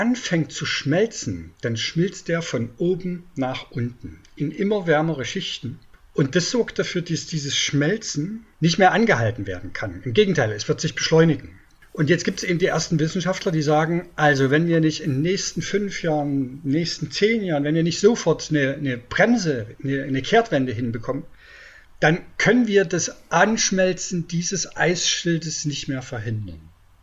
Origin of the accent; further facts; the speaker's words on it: East Germany, Germany; Ich komme aus der DDR